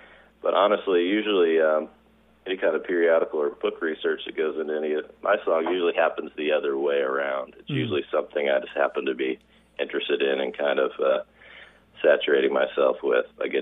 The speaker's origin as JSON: {"language": "English", "town": "St. Peters", "region": "Missouri", "country": "United States", "tie": "born or raised there", "said": "because I grew up in St. Peter's, Missouri, which is now a suburb of St. Louis. It's a good 30-minute drive west across the Missouri River. It was a very much a country town growing up in the beginning"}